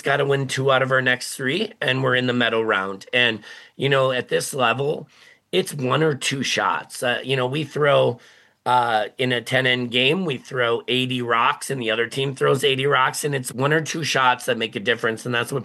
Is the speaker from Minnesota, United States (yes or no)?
yes; Minnesota, United States